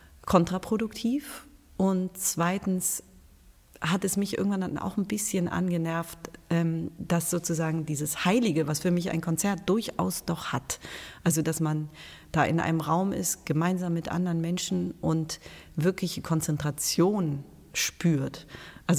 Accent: Hamburg, Germany; now in Bremen, Germany; Also ich bin ja Wahlbremerin und verrate meine Heimatstadt sehr gerne, weil ich hier wirklich es ganz herrlich finde und auf keinen Fall wieder zurückgehen wollen würde nach Hamburg.

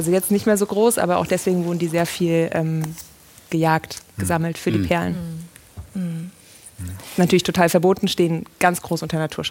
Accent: Rhineland, Germany; ich bin Rheinländerin.

